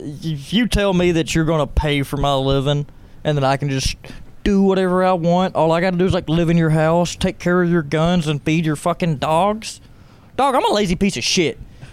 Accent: Pine Bluff, Arkansas, United States; I'm from Pine Bluff. Pine Bluff is my city. It's my people.

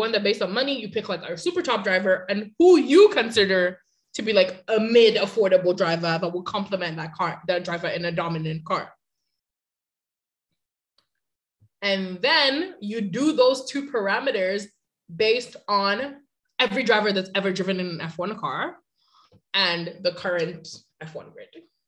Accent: United Kingdom; I'm British so excited.

